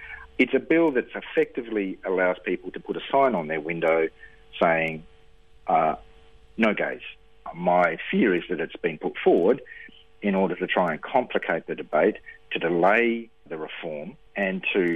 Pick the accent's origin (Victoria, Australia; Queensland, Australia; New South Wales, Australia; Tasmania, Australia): Tasmania, Australia; I'll also be watching the result in my home state of Tasmania, because I've put a lot of effort in there in Tasmania to try and achieve a yes vote.